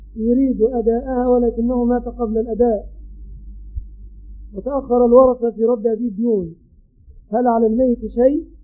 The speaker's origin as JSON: {"language": "Arabic", "country": "Egypt", "said": "في بلادنا مصر"}